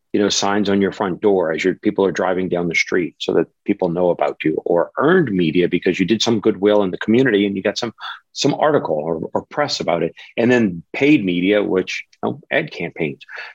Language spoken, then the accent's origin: English; New Orleans, Louisiana, United States; I'm from New Orleans, and I'm going to use the gumbo reference